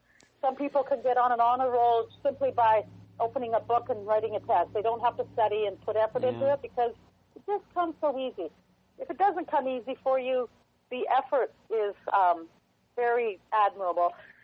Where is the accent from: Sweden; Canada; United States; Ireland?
Canada; Kamloops, British Columbia; I grew up in Kamloops, which at the time probably had 70,000 people. Now has probably 90,000, 95,000.